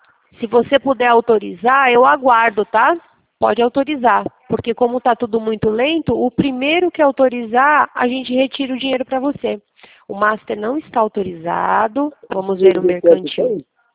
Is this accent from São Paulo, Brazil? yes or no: yes; Sorocaba, São Paulo, Brazil